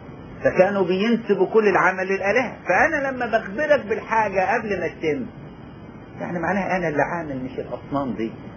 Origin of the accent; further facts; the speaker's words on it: Upper Egypt, Egypt; مثل عندنا في الصعيد